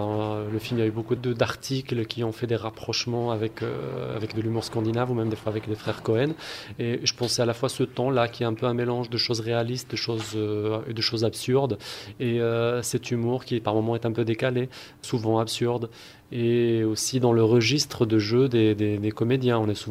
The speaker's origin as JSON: {"language": "French", "country": "Morocco", "tie": "born or raised there", "said": "Alors, je viens du Maroc, donc j'y suis né et j'y habite."}